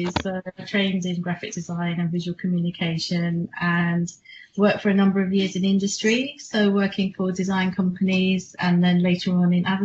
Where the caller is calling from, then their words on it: Ealing, London, United Kingdom; Well, I'm based at my home office at the moment in Ealing.